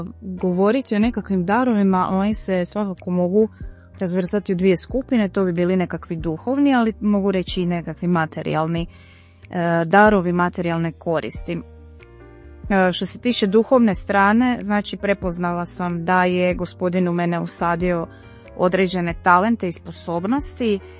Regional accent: Vinkovci, Vukovar-Syrmia County, Croatia; živim i dolazim iz Vinkovaca.

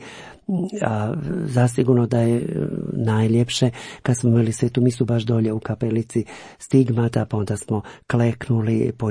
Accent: Cernik, Brod-Posavina County, Croatia; also born or lived in Nova Gradiška; Sam rođen u Novoj Gradiški, a odrastao sam u Cerniku gdje je veliki franjevački samostan

